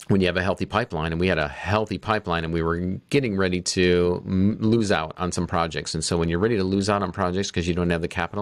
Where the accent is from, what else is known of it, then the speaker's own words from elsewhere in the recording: Flint, Michigan, United States; no offense to anybody in Flint, Michigan, that's my hometown.